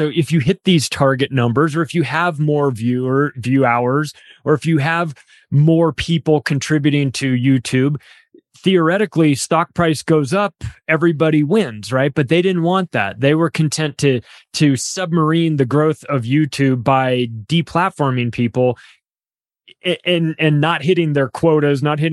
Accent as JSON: {"language": "English", "town": "Palm Springs", "region": "California", "country": "United States", "said": "I'm from California as well. Very liberal state. I'm from Palm Springs, which has the second biggest gay community aside from San Francisco."}